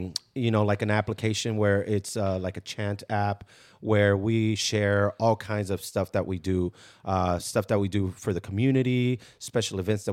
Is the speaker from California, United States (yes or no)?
yes; Oakland, California, United States; I think especially growing up in Oakland and being a part of like the A's culture, the Raiders culture